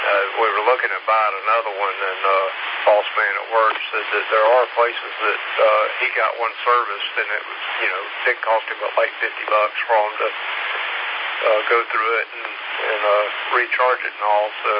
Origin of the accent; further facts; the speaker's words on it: Georgia, United States; also born or lived in Louisiana; I grew up in Central Georgia. My aunt lived in Houston County